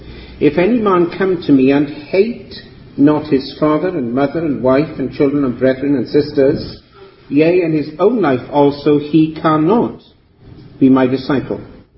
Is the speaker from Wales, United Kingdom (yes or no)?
yes; Wales, United Kingdom; I come from Wales. We know everybody knows each other in Wales